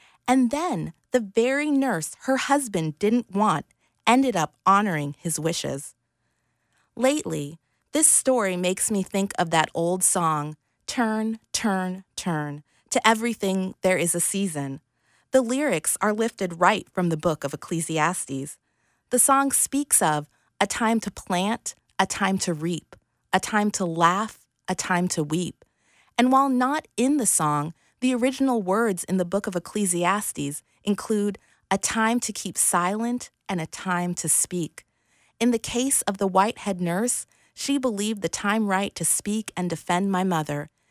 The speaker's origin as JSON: {"language": "English", "town": "Anchorage", "region": "Alaska", "country": "United States", "tie": "born or raised there", "said": "40 years ago, my mother's brown skin was a bit unusual in my hometown of Anchorage, Alaska."}